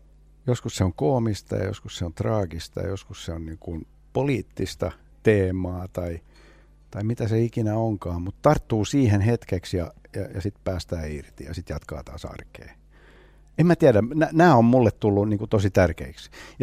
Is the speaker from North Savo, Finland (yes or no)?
no; Ekenäs, Uusimaa, Finland; Finnish is a second language; now in Helsinki, Finland; Mä oon tosiaan Tammisaaresta kotoisin, eikä suomen kieli ollut niin kuin osana mun elämää missään määrin.